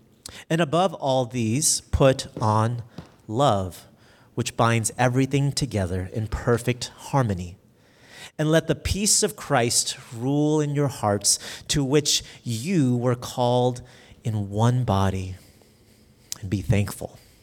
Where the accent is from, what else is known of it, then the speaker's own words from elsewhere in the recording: San Jose, California, United States; born there; now in Louisville, United States; Both my parents are from Vietnam, but I was born here in the States in San Jose, California. Our family moved to Louisville, Kentucky in 2014.